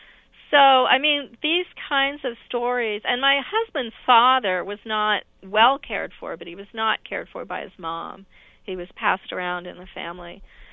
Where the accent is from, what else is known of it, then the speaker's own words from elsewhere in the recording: Bellingham, Washington, United States; In Washington, in my hometown of Bellingham